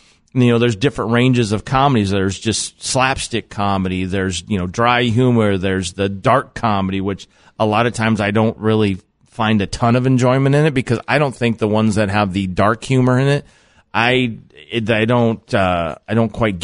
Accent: South Dakota, United States; growing up in South Dakota, some of the nationwide trends for style of dress and things like that, it took a while to get to my hometown.

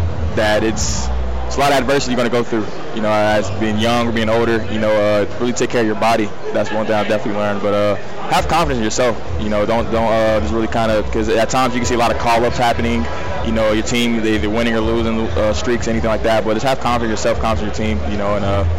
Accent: California, United States; I'm a West Coast. You know, I'm from California.

